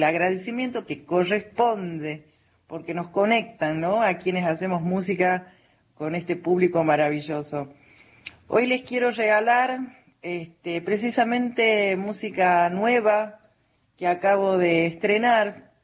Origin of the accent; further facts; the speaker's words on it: Monteros, Tucumán, Argentina; los paisajes de Catamarca y Tucumán, a donde trajimos a mi niño a vivir. Yo soy de Monteros, ¿no? O sea que volvimos al NOA.